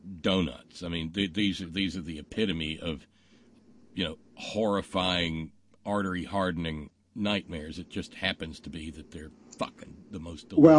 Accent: the South, United States; Well, see, I'm a Southerner, so I'll sub in crystals for your White Castles.

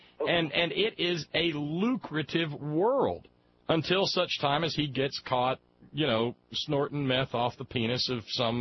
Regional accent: the South, United States; You again, I was raised in the South, okay?

